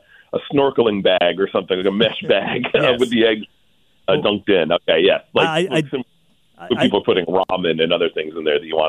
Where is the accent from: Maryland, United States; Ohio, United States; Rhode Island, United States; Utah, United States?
Rhode Island, United States; I grew up in Rhode Island and spent a lot of time in New England